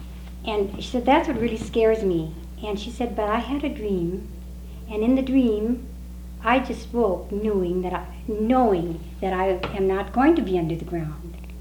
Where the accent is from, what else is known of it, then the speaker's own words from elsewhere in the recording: Oakland, California, United States; I'm from Oakland, California